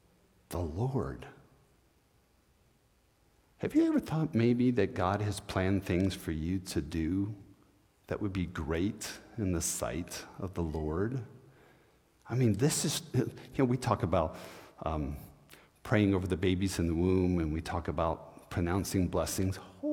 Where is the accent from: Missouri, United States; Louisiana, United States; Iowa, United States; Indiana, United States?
Missouri, United States; Like, I'm from Missouri. I'm from the show me, prove it state, you know?